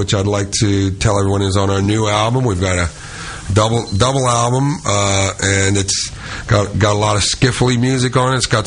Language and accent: English; Louisiana, United States; I'm from Louisiana, too, and they have... They make them out of all sheet metal for the Zydeco bands, for the Cajun bands.